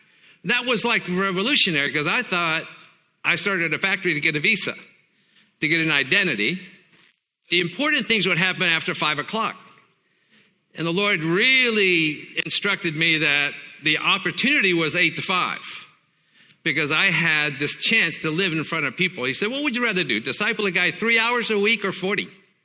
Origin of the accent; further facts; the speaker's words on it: Tennessee, United States; also born or lived in China; I'm from Tennessee, so we say hey there a lot. We also say y'all.